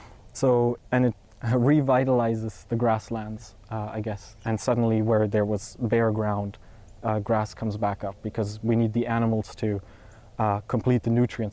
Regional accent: Kelowna, British Columbia, Canada; also born or lived in Germany; I was born in Germany and moved around there a bit, and then in 2013 we actually came to Kelowna, so in British Columbia, actually. So very different kind of Canada, full of wine and orchards

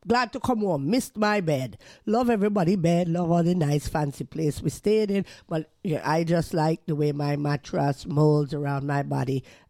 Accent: Canada; born there; I spoke to Louise Burns this morning, right? And we're both Canadian born.

